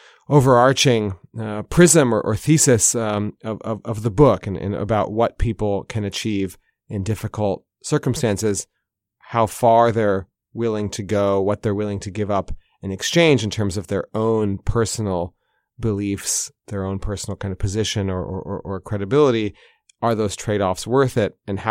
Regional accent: United States; now in Russia; As a American journalist in Russia

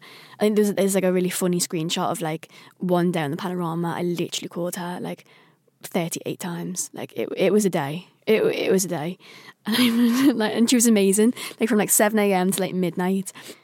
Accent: Liverpool, North West England, United Kingdom; I'm a Scouser. I would never be allowed to take things too seriously.

